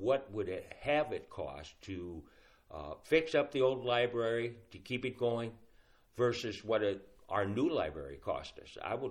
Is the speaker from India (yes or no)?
no; Ipswich, South Dakota, United States; now in Aberdeen, United States; Well, I grew up in Ipswich on a farm. Mm-hmm. Out by Ipswich, but I started my career here in 1974.